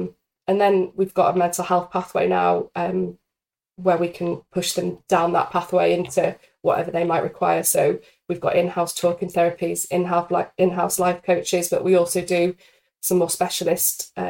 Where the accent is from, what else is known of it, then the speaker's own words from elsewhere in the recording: Penarth, Wales, United Kingdom; So I do tend to go into my hometown of Penarth and chat a lot.